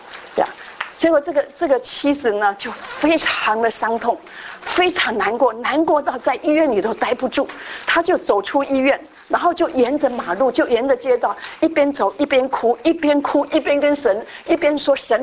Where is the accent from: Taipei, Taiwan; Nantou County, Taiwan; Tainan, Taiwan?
Tainan, Taiwan; 就是我就记得以前我小时候，我是台南的人哈，台南市